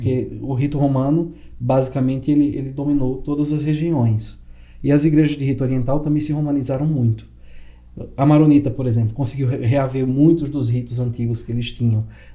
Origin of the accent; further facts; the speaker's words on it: Northeast Region, Brazil; Eu sou do Nordeste, no Nordeste não tem muita primavera.